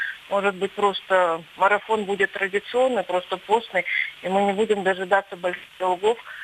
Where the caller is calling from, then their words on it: Yekaterinburg, Sverdlovsk Oblast, Russia; Здравствуйте, я звоню из Екатеринбурга